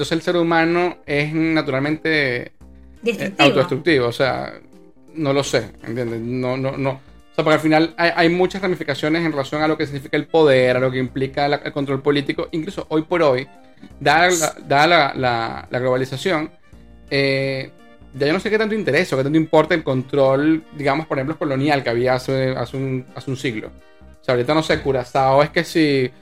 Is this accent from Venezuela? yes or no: yes; Venezuela; hablamos de cuentos de Venezuela, yo cuento mi perspectiva de la historia de lo que pasó en mi país o lo que yo viví en función a lo que yo siento que es mi realidad.